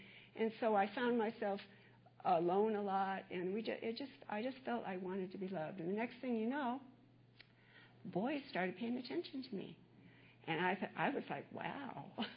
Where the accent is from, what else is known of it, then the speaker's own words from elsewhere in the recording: Anaheim, California, United States; I was raised down in Orange County, and most of you probably know where that is. And when we moved there, we moved it to Anaheim when Disneyland was being built.